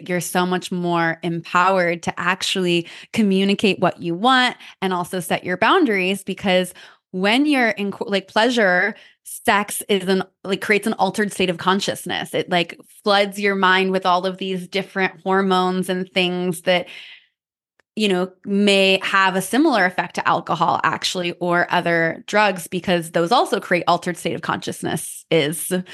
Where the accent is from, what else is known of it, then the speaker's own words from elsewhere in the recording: Missouri, United States; and I grew up in Missouri. So it's like a girl from Missouri.